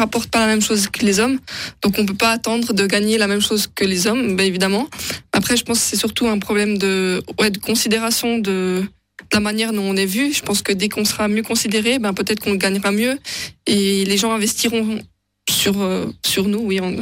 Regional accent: Switzerland; En tant que Suisse, on n'est jamais vraiment pour les Bleus

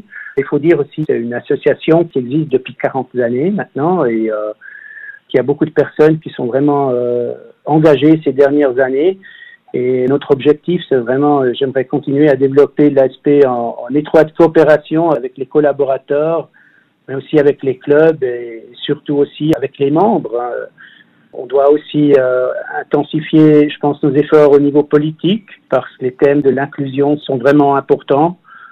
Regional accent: Jura, Switzerland; Je me sens aussi en tant que jurassien et roman. Et je suis toujours fier quand on dit que j'ai des racines jurassiennes.

